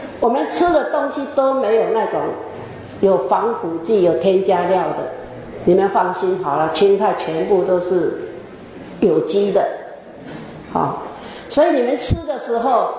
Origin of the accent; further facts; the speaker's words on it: China; 我想我们中国人最重要的大概就是在过年这一天